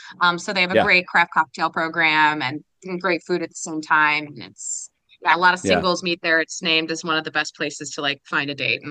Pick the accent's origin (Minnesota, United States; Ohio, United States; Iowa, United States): Minnesota, United States; Roseville; Like I said, born and raised in Roseville. Well, I guess I was born in St. Paul, but then we moved to Roseville when I was very young.